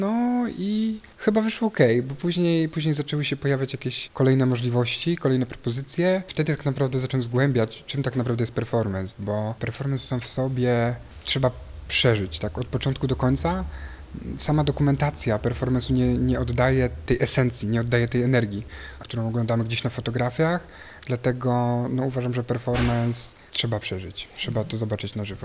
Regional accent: Szczecin, West Pomeranian Voivodeship, Poland; jestem artystą performerem. Przyjechałem ze Szczecina.

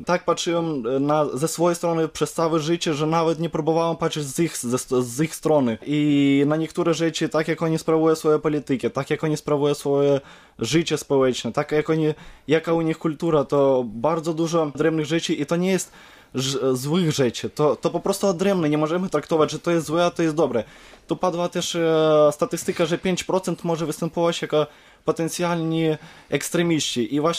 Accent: Ukraine; Polish is a second language; Przecież nie jestem Polakiem i dotychczas uczę języka polskiego. Jestem Ukraińcem

